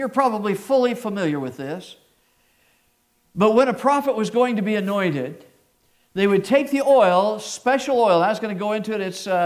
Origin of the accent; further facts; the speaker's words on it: Phoenix, Arizona, United States; I grew up in Phoenix, basically, up to the eighth grade.